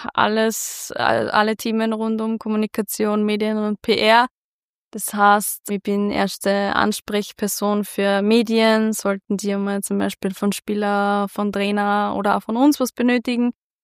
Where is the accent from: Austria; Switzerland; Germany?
Austria; Freistadt, Upper Austria; now in Linz, Austria; ich bin aus Freistadt, das stimmt. Bin aktuell Pressesprecherin beim FC Blau-Weiß-Linz, wohne mittlerweile aber in Linz, bin 27 Jahre.